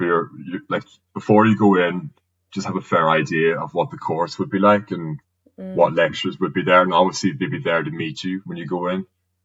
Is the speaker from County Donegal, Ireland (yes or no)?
yes; County Donegal, Ireland; like, I'm from Donegal, it's not too far away.